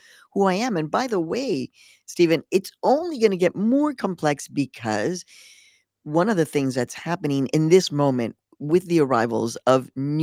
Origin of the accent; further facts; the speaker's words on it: Mexico; now in New York, United States; when I go to Mexico and people ask me, where am I from? I will say I'm Mexican or I'll say I'm a New Yorker.